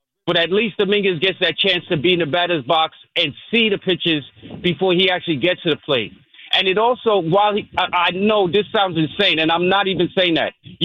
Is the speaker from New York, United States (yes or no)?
yes; New York, United States; I'm a Knicks fan, but I was born in Brooklyn. I came up in Brooklyn